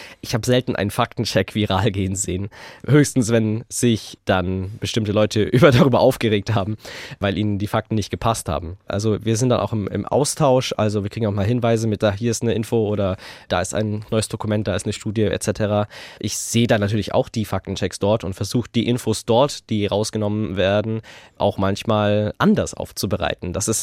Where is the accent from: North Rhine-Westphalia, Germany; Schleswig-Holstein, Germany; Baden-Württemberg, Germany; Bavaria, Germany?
Bavaria, Germany; Augsburg; aus meiner Heimatstadt, aus Augsburg.